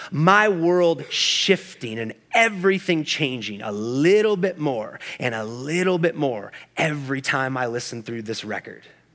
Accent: Kansas City, Missouri, United States; I lived and worked on opposite ends of my hometown of Kansas City, Missouri

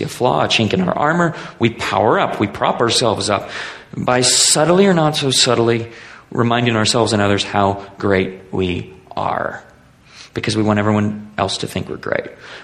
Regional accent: United States; It doesn't matter that I'm male. It doesn't matter that I'm American.

